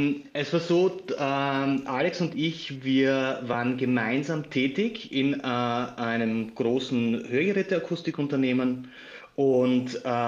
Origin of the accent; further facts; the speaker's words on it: Styria, Austria; now in Graz, Austria; Also ich bin aus der Steiermark, beziehungsweise jetzt, wir sind ja beheimatet in Graz aktuell und ich komme in der Nähe.